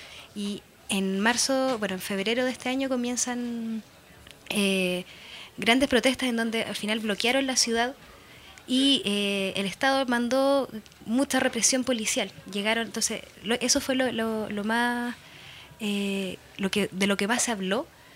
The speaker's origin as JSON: {"language": "Spanish", "country": "Chile", "said": "de nosotros mismos que somos chilenos"}